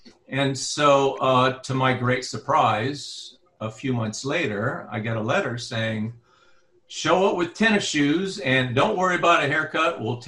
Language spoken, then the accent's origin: English; Breaux Bridge, Louisiana, United States; I grew up in Brobridge, Louisiana. There is absolutely no military in Brobridge, Louisiana.